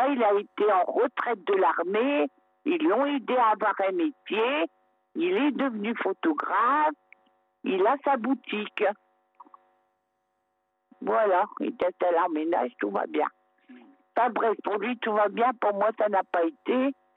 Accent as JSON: {"language": "French", "town": "Berck-sur-Mer", "region": "Hauts-de-France", "country": "France", "tie": "born there", "said": "Moi, je suis née à Berck-sur-Mer."}